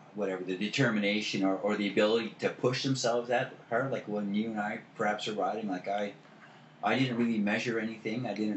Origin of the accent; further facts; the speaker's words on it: Ontario, Canada; born there; I was born in Ontario, so...